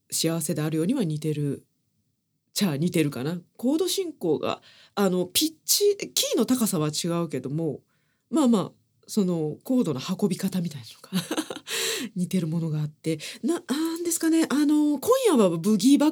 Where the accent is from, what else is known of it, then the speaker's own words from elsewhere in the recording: Kansai, Japan; 実は私たち関西人はイカ天見れなかったんです。